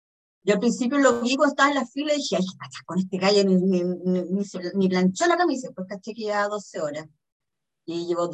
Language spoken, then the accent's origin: Spanish; Chile; En Chile, cada vez que alguien tiene un problema, lo solucionamos con sopa de pollo. Cosa que yo no sabía como